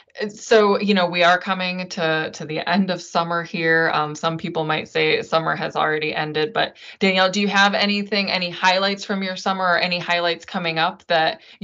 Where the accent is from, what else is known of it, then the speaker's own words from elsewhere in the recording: Michigan, United States; now in Milwaukee, United States; and I'm from Michigan originally. And so I did a little mini road trip from Milwaukee up to the northeastern part of the Lower Peninsula.